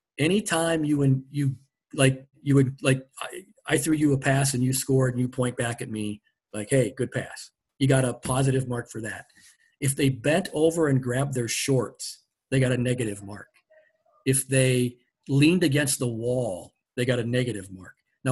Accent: Platteville, Wisconsin, United States; I grew up around Platteville

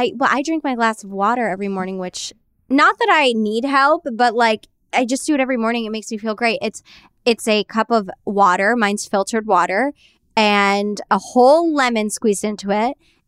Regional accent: United States; I grew up in New York, Jersey Shore.

